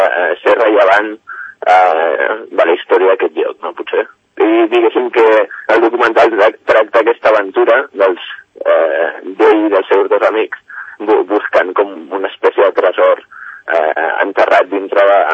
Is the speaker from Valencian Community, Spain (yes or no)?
no; Barcelona, Catalonia, Spain; m'ha fascinat una mica la idea de que jo soc de Barcelona des de fa, bueno, 25 anys, tinc 25 anys